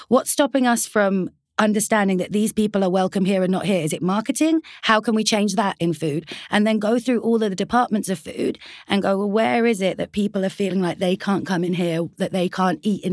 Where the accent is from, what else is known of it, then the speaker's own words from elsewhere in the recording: United Kingdom; I'm British Afghan.